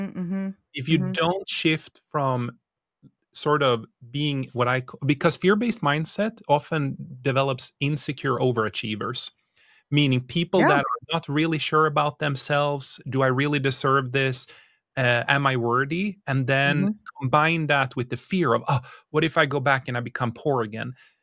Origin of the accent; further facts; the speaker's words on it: Sweden; now in United States; So I'm originally from Sweden. I moved to US 2014. I also come from a very humble upbringing, as poor as you can get in Sweden. I grew up with a single mom that worked in a daycare.